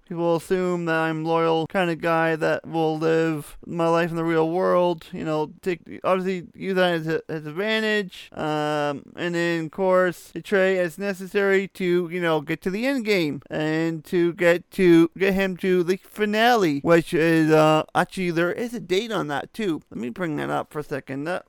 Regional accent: Canada; they don't allow it up here in Canada. So we are not allowed to watch their feeds as we're Canadian.

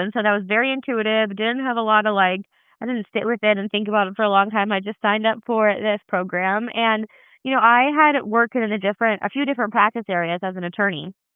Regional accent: Iowa, United States; also born or lived in Argentina / Canada; I'm originally from Iowa. I've actually lived all over the place, though, like from Argentina to Canada.

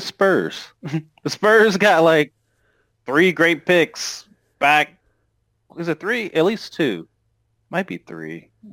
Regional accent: Oklahoma, United States; And I like OKC because I'm from Oklahoma.

